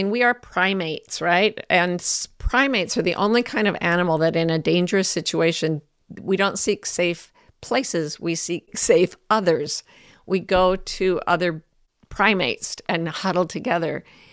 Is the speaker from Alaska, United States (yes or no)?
no; Provo, Utah, United States; I was raised Mormon in Provo, Utah, which is a very Mormon area.